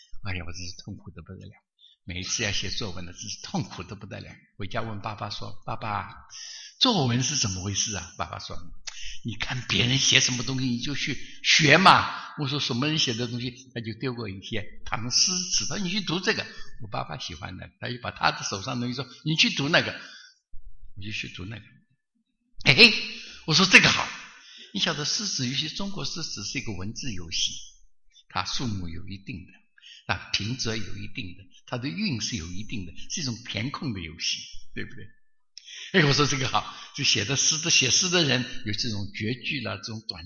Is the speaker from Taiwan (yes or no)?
yes; Taiwan; also born or lived in Chongqing, China; 我是生在1940年抗战的时候，生在重庆，所以父亲带了我们到处跑来跑去